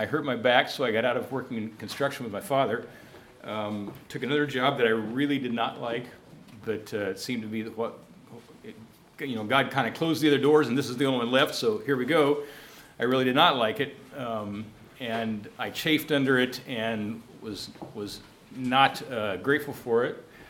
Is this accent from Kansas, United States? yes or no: yes; Kansas, United States; moved away as an adult; also born or lived in New York City; I grew up in Kansas. At the age of 30, I moved to New York City to help start a school there, Followers of Jesus School in Brooklyn, New York.